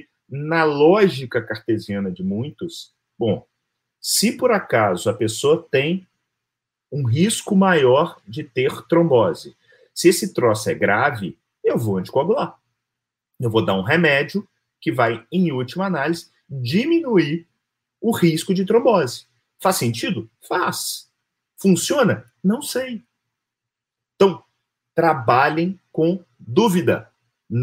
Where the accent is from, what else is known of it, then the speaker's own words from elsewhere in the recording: Espírito Santo, Brazil; Passei minha infância inteira no Espírito Santo